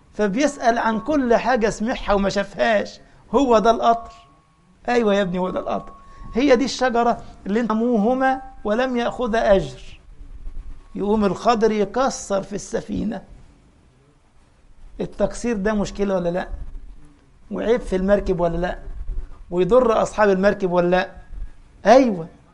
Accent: Egypt; دخلوا على قرية في بلدنا مصر مش هقول اسمها

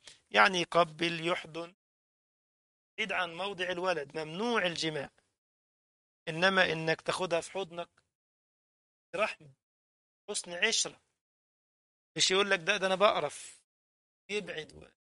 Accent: Egypt; كنا بنسميه عندنا في مصر الكوز.

